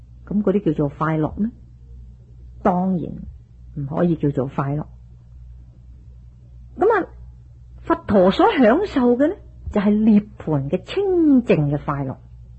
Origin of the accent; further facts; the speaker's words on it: China; 我们中国人又说知足者贫亦乐，知足就常乐，又说能忍就自安